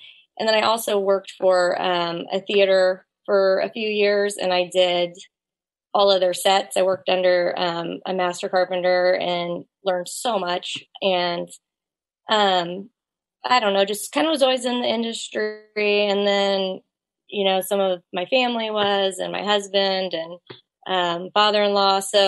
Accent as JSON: {"language": "English", "town": "Kansas City", "country": "United States", "tie": "born or raised there", "said": "Thank you for having me on. I grew up right here in the Kansas City area and actually have been here. I went away to college for just a little bit and then ended up moving back here."}